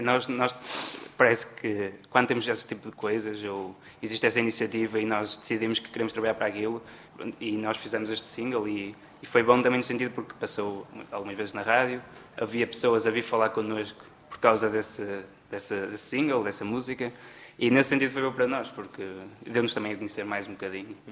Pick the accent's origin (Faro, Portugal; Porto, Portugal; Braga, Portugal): Braga, Portugal; Barcelos; eu não sou daqui de Braga, eu sou de Barcelos.